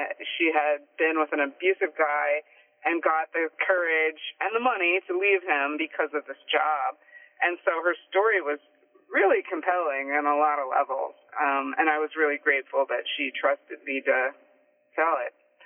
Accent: Michigan, United States; And I'm from Michigan, so I kept hearing back, he's going to save our factory, he's going to bring our factory back.

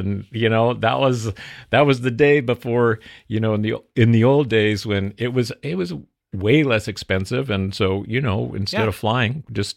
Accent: Santa Barbara, California, United States; also born or lived in Arizona; So I was born in Arizona, and I grew up in, then we moved to Santa Barbara when I was about 4 years old, and I lived in Santa Barbara for 5 or 6 years.

